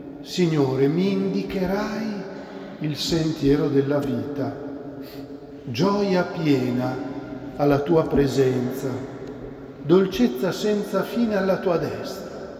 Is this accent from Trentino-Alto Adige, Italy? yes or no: no; Quingentole, Lombardy, Italy; quando ero piccolo, forse adolescente, non mi ricordo bene la data, quando le suore del mio paesino di Quingentole